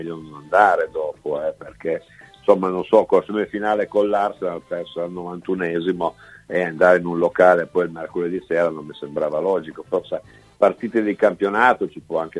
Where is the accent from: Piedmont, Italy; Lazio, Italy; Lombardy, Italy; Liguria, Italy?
Piedmont, Italy; Vercelli; io ho fatto il collegio a Torino, sono vercellese, quindi delle volte stavo direttamente dalle mie parti